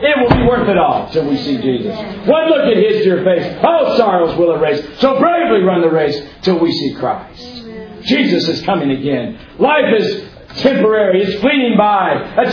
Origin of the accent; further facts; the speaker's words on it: Florida, United States; Growing up in the Tampa Bay area is a popular sport.